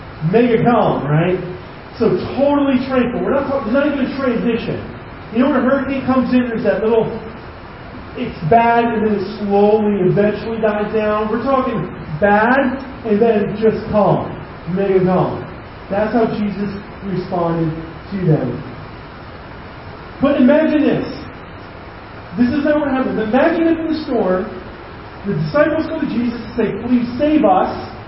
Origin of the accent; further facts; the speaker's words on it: United States; I'm an American. I have a constitutional right to be comfortable and fat, right?